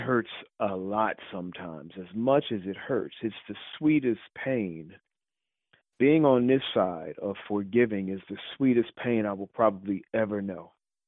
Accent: Chicago, Illinois, United States; I'm originally from Chicago

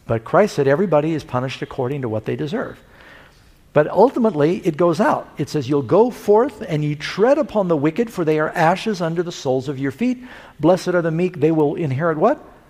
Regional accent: New York City, New York, United States; born or raised there

